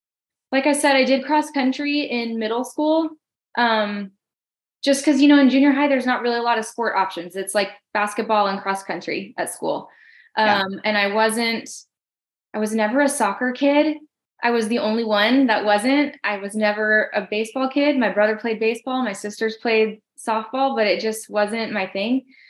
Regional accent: Paradise, California, United States; So I grew up in Paradise, California, which most people know now because of the fires.

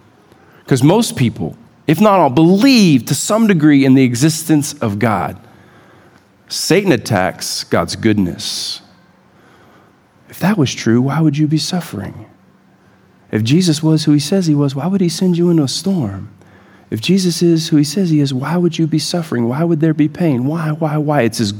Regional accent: Gulf Coast, United States; I grew up on the Gulf Coast. And so we not only experienced hurricanes, but we would be out boating or fishing

